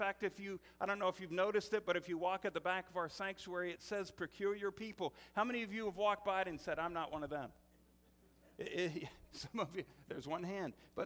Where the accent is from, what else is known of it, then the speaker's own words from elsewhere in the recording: Greenville, United States; We were raised in Greenville. We had a good family. We haven't had any tremendous adventures.